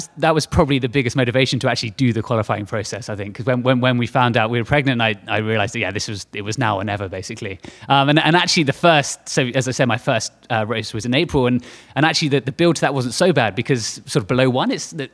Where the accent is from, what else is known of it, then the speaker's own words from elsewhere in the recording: England, United Kingdom; Predominantly as I'm English